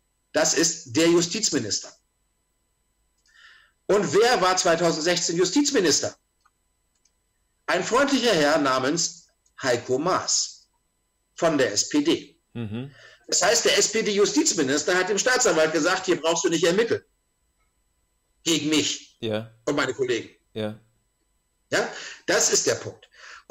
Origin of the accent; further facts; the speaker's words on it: Schleswig-Holstein, Germany; Ich komme aus Schleswig-Holstein.